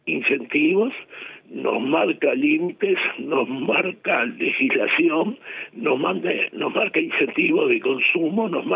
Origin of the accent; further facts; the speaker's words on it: Uruguay; como uruguayo judío que soy